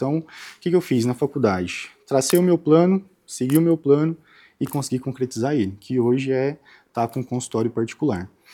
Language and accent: Portuguese; Piracanjuba, Goiás, Brazil; also born or lived in Brasília / São Paulo; sou de Piracanjuba, Goiás.